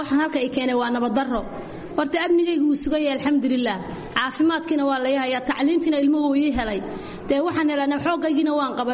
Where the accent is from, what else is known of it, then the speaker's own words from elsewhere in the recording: Dhusamareb, Galguduud, Somalia; may dhuusamareeb baan ka yimid